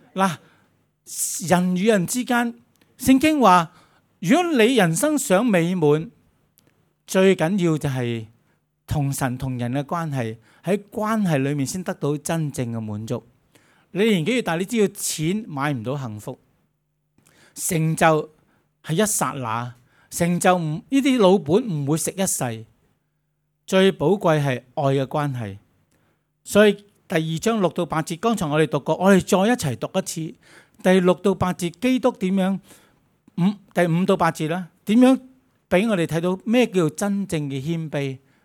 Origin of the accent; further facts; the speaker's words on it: Hong Kong; 其实我香港人很多都很有钱